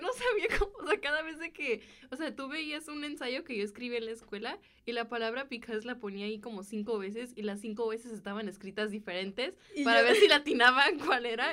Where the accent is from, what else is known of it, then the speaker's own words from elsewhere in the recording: Mexico; now in Illinois, United States; cuando estoy aquí, o sea, en Estados Unidos, o aquí en Illinois, trato de expresar de que también soy mexicana.